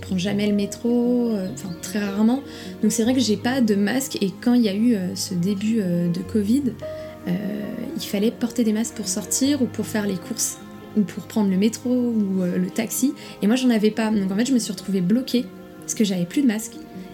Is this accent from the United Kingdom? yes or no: no; Nantes, Pays de la Loire, France; now in Shanghai, China; je suis nantaise. Mon père est breton, ma mère est chinoise.